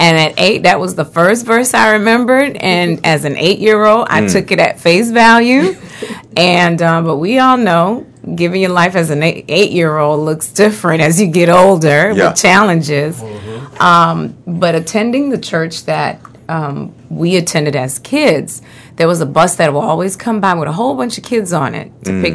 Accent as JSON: {"language": "English", "town": "Miami", "region": "Florida", "country": "United States", "tie": "born or raised there", "also_born_or_lived": "St. Martin", "said": "And then we moved to the Little Haiti area. So ironically, we didn't know each other as children, but we were 2 blocks away from each other."}